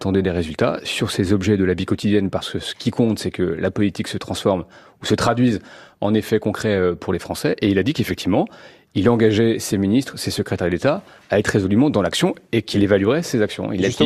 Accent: France; en tant que Français, j'ai l'optimisme chevillé au corps.

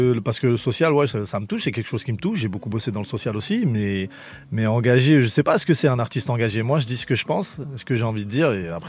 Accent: Champigny-sur-Marne, Île-de-France, France; Moi, je suis de Champigny, c'est pas loin.

